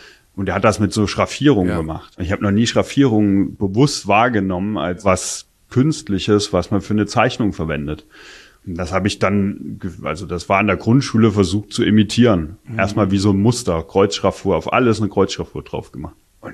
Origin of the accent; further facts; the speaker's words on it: Meissen, Saxony, Germany; Ich bin gebürtig aus Meißen. Und Meißen ist die Porzellanstadt in der ehemaligen DDR.